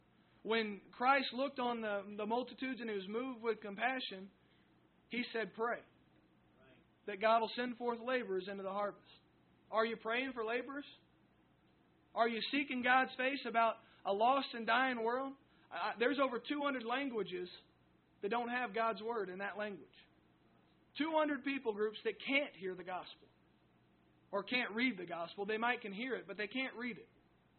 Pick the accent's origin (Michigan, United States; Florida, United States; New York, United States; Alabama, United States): Alabama, United States; Now, we're out from Alabama, so I see both and I think two.